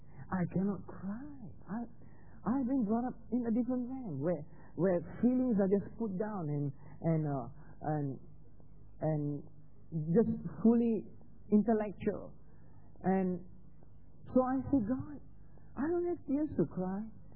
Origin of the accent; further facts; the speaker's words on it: Malaysia; a Baptist church in my hometown in Malaysia